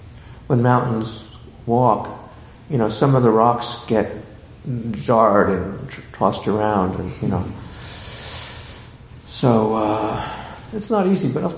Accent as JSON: {"language": "English", "region": "California", "country": "United States", "said": "Yeah, I like mountains, too. I came from California."}